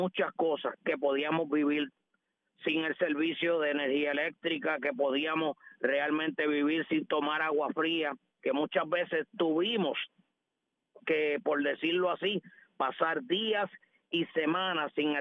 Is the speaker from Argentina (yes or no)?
no; Aguada, Puerto Rico; Está siendo un día hermoso para acá, para mi pueblo de Aguada.